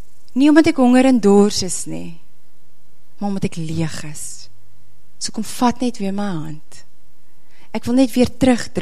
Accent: Western Cape, South Africa; Ek het in die Koue Bokkeveld groot geword

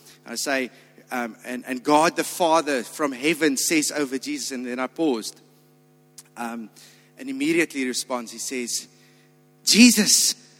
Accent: Rondebosch, Western Cape, South Africa; I'm from Ronnebosch. I've got a wife, Liana, and two little kids. They're 3 and 4

